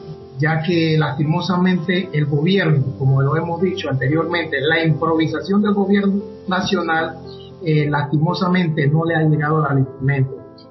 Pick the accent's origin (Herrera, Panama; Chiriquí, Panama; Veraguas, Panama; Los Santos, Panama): Los Santos, Panama; como docentes y también como pueblo panameño que somos, nos solidarizamos con nuestras personas, en este caso en mi provincia de Los Santos